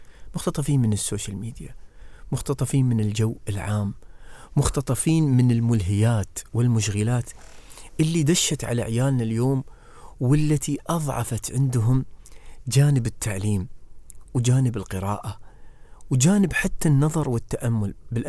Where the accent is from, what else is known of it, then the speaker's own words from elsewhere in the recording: United Arab Emirates; ما هم عندنا في الإمارات بس ولا في دبي ولا في أبوظبي